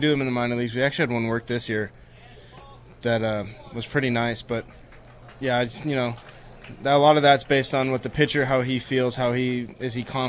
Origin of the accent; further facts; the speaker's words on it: Elk Grove, California, United States; he was bashing my hometown, me and Buck, and he was like, "Oh, Elk Grove, what?"